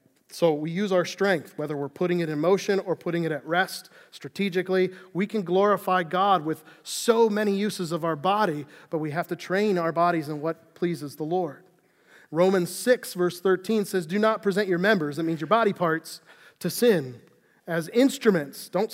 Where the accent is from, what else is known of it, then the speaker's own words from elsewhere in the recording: Scotland, United Kingdom; I'm Scottish. I brood.